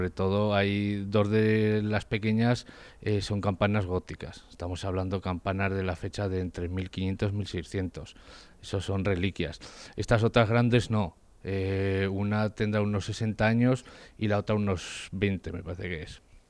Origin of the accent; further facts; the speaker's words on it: Cellas, Aragon, Spain; somos de las Cellas de toda la vida.